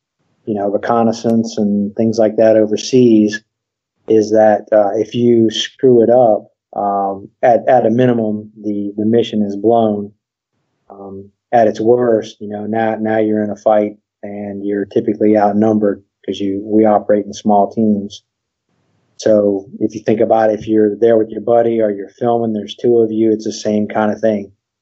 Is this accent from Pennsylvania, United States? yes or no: no; Virginia, United States; I grew up in Virginia, and started hunting there.